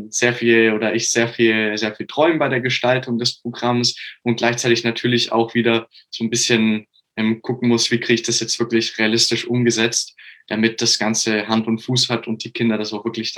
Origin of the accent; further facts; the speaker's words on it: Augsburg, Bavaria, Germany; ich komme aus Augsburg.